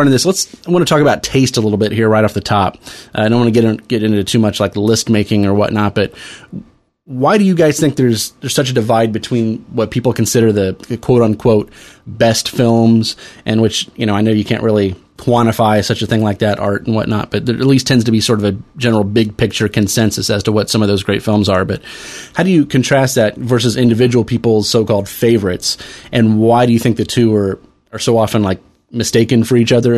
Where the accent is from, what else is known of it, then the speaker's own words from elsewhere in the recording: Kansas City, United States; I'm from Kansas City